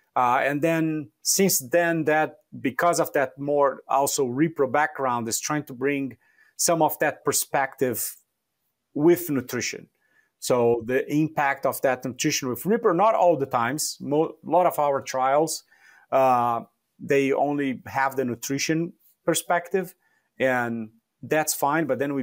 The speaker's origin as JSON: {"language": "English", "region": "Rio Grande do Sul", "country": "Brazil", "tie": "born there", "second_language": "English", "said": "So I was born in Brazil, in South Brazil. So it would be the southernmost state, Rio Grande do Sul. So it borders Argentina, Uruguay. So a lot of the gaucho kind of Spanish tradition there. It gets cold"}